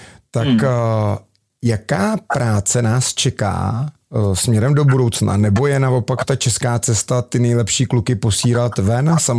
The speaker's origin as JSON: {"language": "Czech", "town": "Plzeň", "region": "Plzeň Region", "country": "Czechia", "said": "já jsem z Plzně, takže pivo"}